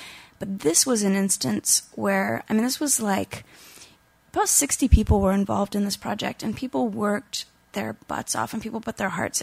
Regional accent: Florida, United States; I'm from Florida, and I grew up near the ocean

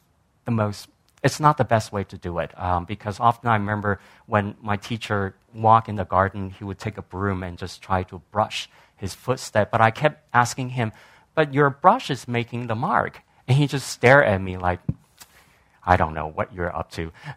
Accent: Taiwan; when I was growing up in Taiwan, I was watching things like

